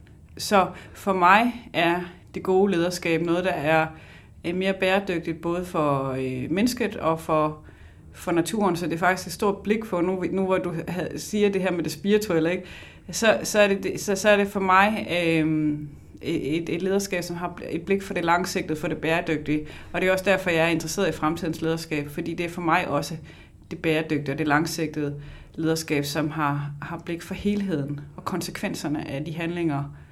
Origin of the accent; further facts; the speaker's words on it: Region of Southern Denmark, Denmark; Oprindeligt er jeg Sønderjyde